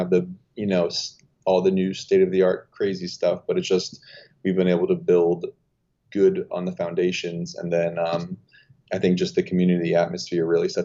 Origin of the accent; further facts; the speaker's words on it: Fairfax, Virginia, United States; also born or lived in Manassas; So born and raised in Fairfax and Manassas, basically.